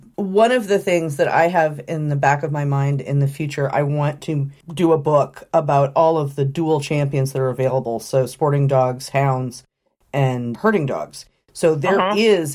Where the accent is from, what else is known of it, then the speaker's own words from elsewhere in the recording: Oregon, United States; I grew up in Southern Oregon. It's sheep country, man.